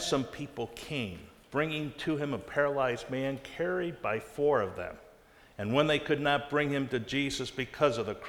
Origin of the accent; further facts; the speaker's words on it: California, United States; I'm from California. I don't know if you can tell that or not, but I just love California.